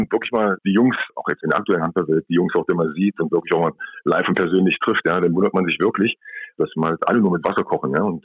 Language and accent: German; Magdeburg, Saxony-Anhalt, Germany; ich bin in Magdeburg aufgewachsen, habe den Leistungssport von der Pike auf kennengelernt